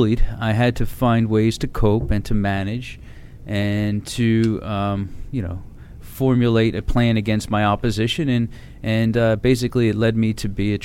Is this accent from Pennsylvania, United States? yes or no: yes; Philadelphia, Pennsylvania, United States; Originally from Northeast Philadelphia, the area of Parkwood.